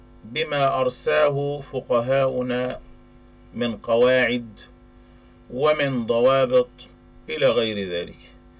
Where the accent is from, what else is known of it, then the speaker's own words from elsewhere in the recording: Palestine; إنه الحالة الاقتصادية عندنا في فلسطين يعني مزرية